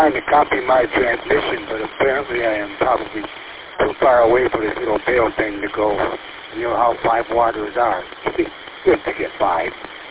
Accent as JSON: {"language": "English", "region": "Michigan", "country": "United States", "said": "I'm originally from Fulton Lake Commerce area. Not Commerce area, but the Fulton Lake and Gladwin area on downstate Commerce Township, Michigan."}